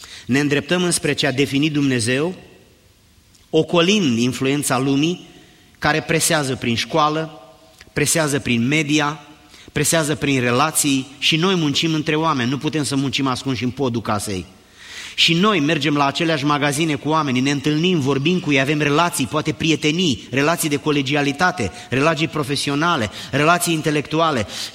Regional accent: Romania; noi nu mai suntem români, nici nu știu dacă mai există români

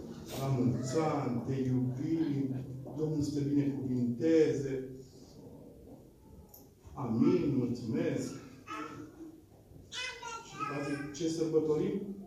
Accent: Petroșani, Hunedoara County, Romania; Eu sunt din Petroșani, din România.

